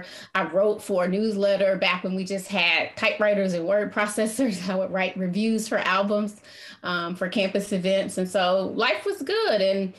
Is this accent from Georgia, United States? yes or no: yes; Atlanta, Georgia, United States; You know, growing up in Atlanta was a special place, Kelly. You know, we came from humble beginnings